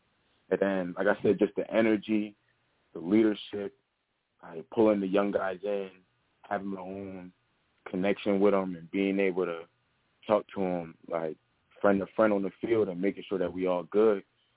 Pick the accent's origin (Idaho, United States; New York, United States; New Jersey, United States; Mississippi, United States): New Jersey, United States; we're both from Jersey.